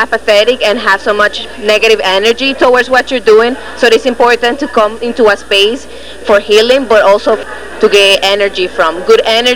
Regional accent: Nicaragua; now in Miami, United States; I am from Nicaragua, but I live in Miami, and I go to Florida International University.

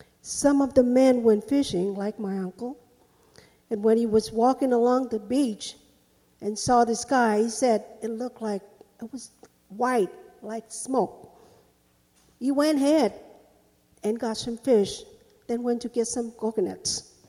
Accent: Rongelap Atoll, Marshall Islands; I'm from Rongelap Atoll. I was only 4 years old when the U.S. returned the Rongelap people back to the island.

